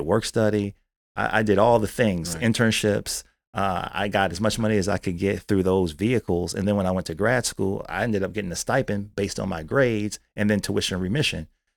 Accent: Winchester, Virginia, United States; I'm from Winchester, Virginia.

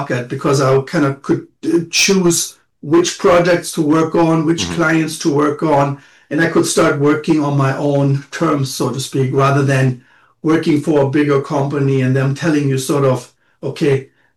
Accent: Germany; moved away as an adult; now in United States; I was a very successful tennis player in Germany. You know, I grew up in the Boris Becker era.

